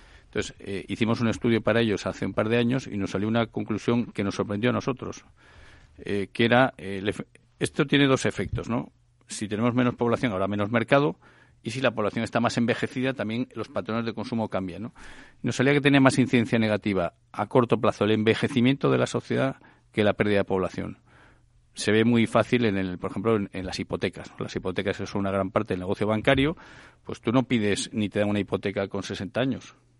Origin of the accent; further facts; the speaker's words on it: Asturias, Spain; born there; Yo soy asturiano de nacimiento, es la primera región que se queda sin población.